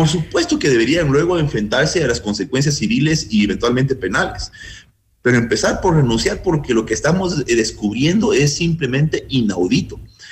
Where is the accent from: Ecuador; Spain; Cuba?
Ecuador; yo como ciudadano ecuatoriano que soy, que lucho contra la corrupción